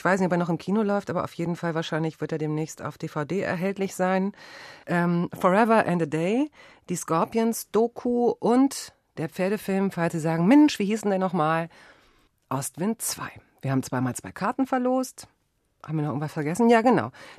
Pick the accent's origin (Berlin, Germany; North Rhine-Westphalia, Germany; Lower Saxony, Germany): Lower Saxony, Germany; Hanover; ich komme ja aus Hannover